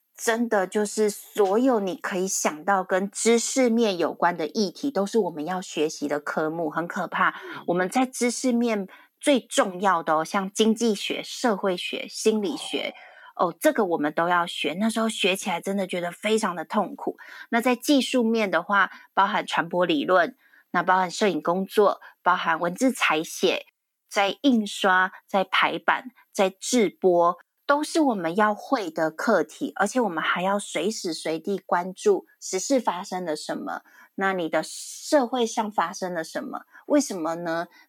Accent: Taichung, Taiwan; 那时候因为我是台中人，那我们就很向往大台北的生活

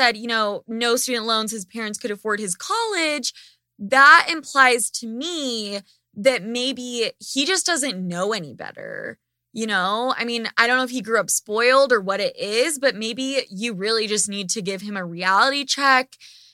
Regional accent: Ireland; So just fucking pinch me. I'm Irish.

